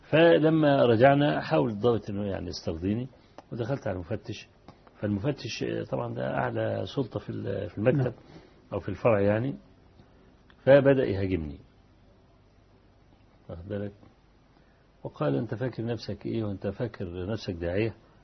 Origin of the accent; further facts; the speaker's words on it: Kafr El Sheikh Governorate, Egypt; كان في فكر التكفير عندنا في كفر الشيخ